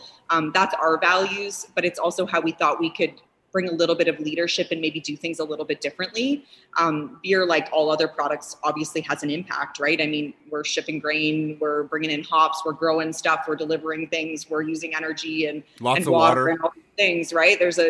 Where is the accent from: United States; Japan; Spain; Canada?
Canada; Vancouver, British Columbia; I mean, we're from Vancouver. We didn't have air conditioning in our house in Vancouver, but thank God we have it here.